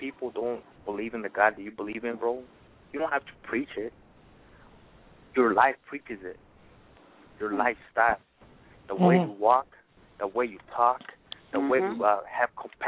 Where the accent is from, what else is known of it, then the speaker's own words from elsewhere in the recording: León, Guanajuato, Mexico; I'm a Mexicano. I'm from León, Guanajuato, Mexico. I speak both languages, Spanglish and English.